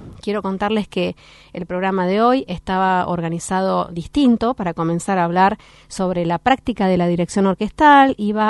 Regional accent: Bahía Blanca, Buenos Aires Province, Argentina; la verdad es que Bahía Blanca, mi ciudad natal, su situación de emergencia me hizo como cambiar de puerta

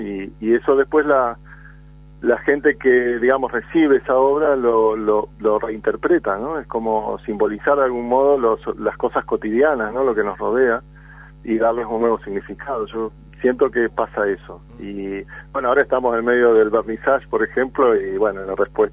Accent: Concordia, Entre Ríos, Argentina; also born or lived in Santa Fe; now in Madrid, Spain; nací en Santa Fe, pasé mi primera infancia en esa ciudad y luego crecí en la ciudad de Concordia, en Entre Ríos.

